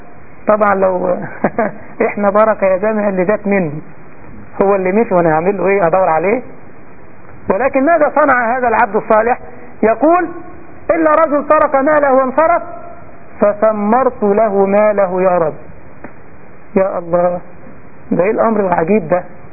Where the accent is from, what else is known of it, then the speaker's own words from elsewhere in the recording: Egypt; ولذا سأقص عليكم موقفا والله حدث معي في بلدنا مصر